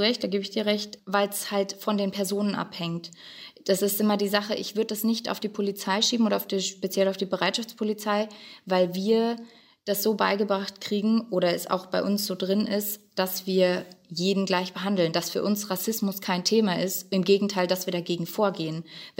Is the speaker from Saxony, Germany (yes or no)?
no; Berlin, Germany; Also ich bin in Berlin groß geworden